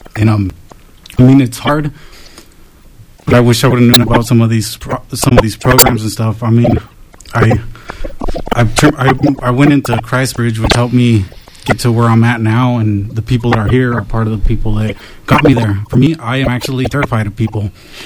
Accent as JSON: {"language": "English", "town": "Hamilton City", "region": "California", "country": "United States", "tie": "born or raised there", "said": "This is actually all brand new to me because I was raised in Hamilton City."}